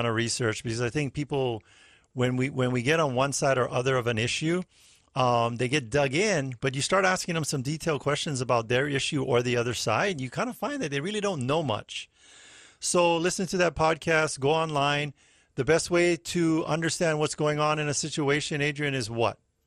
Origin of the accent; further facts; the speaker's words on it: Hawaii, United States; So if you didn't already know, I am Hawaiian.